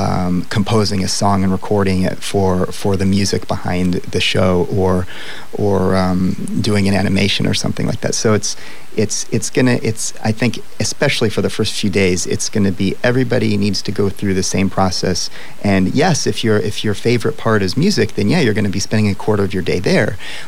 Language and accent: English; Ohio, United States; also born or lived in Nashville; Well, I was born in Nashville and grew up in Northwest Ohio, and grew up playing classical music and bluegrass.